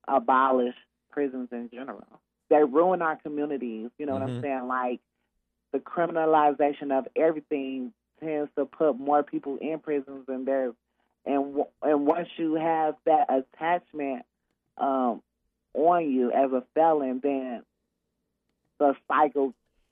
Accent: Chicago, Illinois, United States; I grew up in Chicago and I faced lots of violence growing up there.

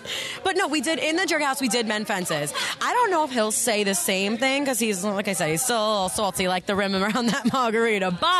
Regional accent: New Jersey, United States; And we're both from Jersey.

